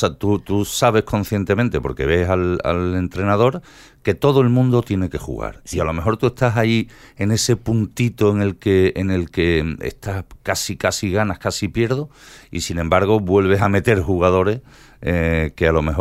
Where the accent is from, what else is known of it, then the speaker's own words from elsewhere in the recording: Jerez de la Frontera, Andalusia, Spain; porque yo que soy de Jerez, la audiencia sabe que yo soy de Jerez